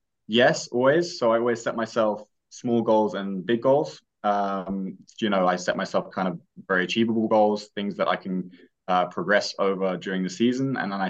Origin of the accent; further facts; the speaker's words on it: London, United Kingdom; also born or lived in Nuremberg, Germany; I grew up in London. I went through kind of youth academies in England.